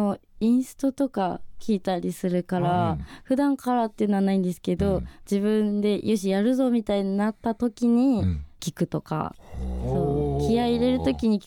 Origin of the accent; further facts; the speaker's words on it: Annaka, Gunma, Japan; はい、そうです。